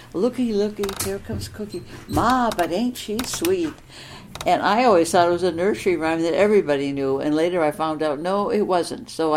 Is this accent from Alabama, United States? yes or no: no; Oshkosh, Wisconsin, United States; born there; I was born in Oshkosh.